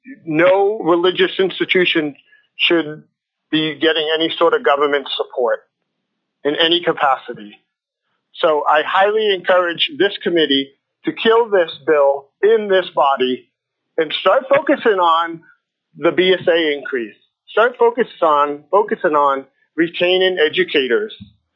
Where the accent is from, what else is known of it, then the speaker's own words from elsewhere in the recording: Homer, Alaska, United States; I am from Homer, Alaska